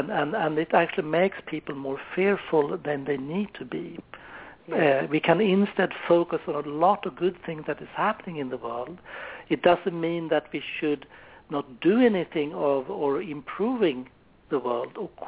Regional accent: Sweden; When I grew up in Sweden, and we had practices once a week to go down in the bomb shelter if there was a nuclear explosion, atomic bomb.

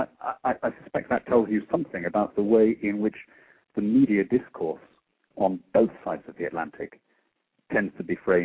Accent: Peru; now in Brussels, Belgium; I was brought up in Peru in South America. I've lived and worked all over the continent. I'm working in Brussels now.

